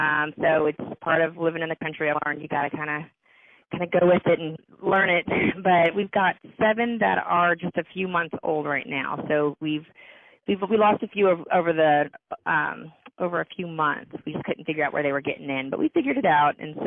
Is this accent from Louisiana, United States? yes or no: yes; New Orleans, Louisiana, United States; moved away as an adult; now in White Settlement, United States; I'm a city girl. I've been a city girl forever. I'm from New Orleans, and I lived right in the middle of everything there. But we grew up coming to Texas every Christmas, every Easter, everything.